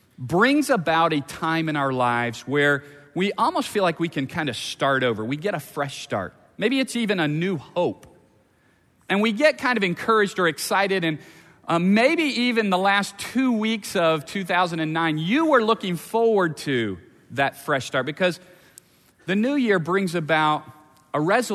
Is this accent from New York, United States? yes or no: no; Atlanta, Georgia, United States; My family is from the South. We're from the Atlanta area originally.